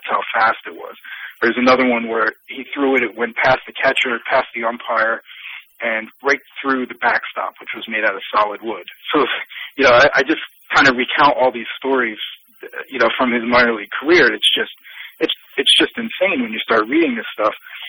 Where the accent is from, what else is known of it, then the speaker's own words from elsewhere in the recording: New Jersey, United States; Being from New Jersey, I put … in there.